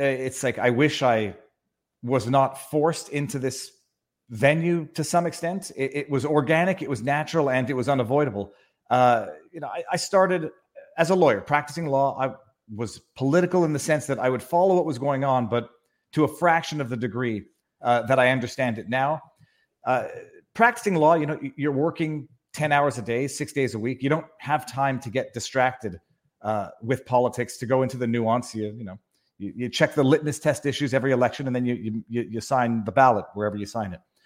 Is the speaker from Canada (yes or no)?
yes; Montreal, Quebec, Canada; Born and raised in Montreal, youngest of five kids.